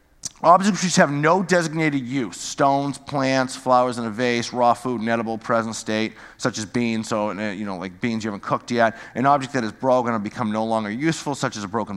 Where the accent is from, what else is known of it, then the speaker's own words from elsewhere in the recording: Peabody, Massachusetts, United States; All right, I grew up in Peabody. Half of Peabody is Jewish, half. Okay, West Peabody, Jewish.